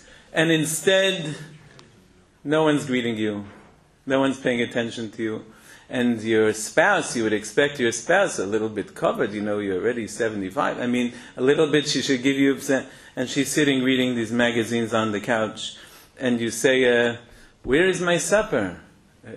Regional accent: New York, United States; In some places, I come from New York, that's also like that.

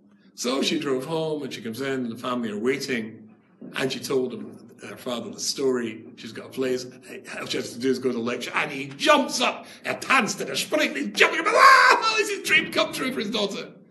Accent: United Kingdom; So I arrived there, but I'm being British, I arrived when I was told to be there at 7 o'clock, 9 o'clock.

